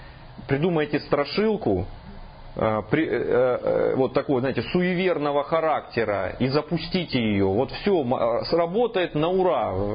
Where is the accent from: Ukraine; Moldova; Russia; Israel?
Russia; Muromtsevo; я из Муромцева, я знаю по России, наверное, 5 или 6 мест, которые называются Муромцево.